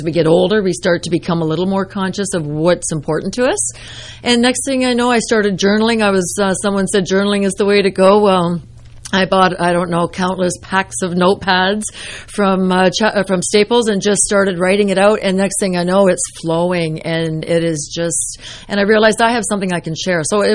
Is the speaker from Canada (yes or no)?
yes; Ontario, Canada; As you said, I'm from Ontario, Canada